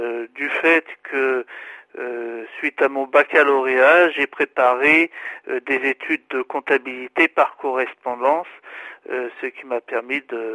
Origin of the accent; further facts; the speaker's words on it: Lyon, Auvergne-Rhône-Alpes, France; born there; oui, tout à fait, je suis né à Lyon.